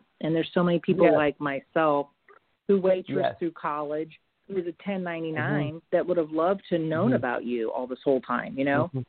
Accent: Fort Myers, Florida, United States; I'm in South Carolina now, but I'm from Fort Myers, Florida, and I'm thinking about going back to Florida.

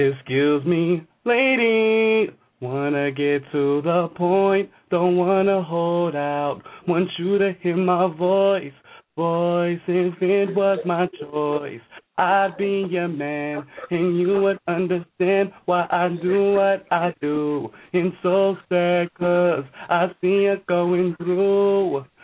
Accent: Minneapolis, Minnesota, United States; also born or lived in Seattle, United States; I grew up in Minneapolis. I was born in Seattle, grew up in Minneapolis, went to high school at Henry, graduate of Augsburg College last year

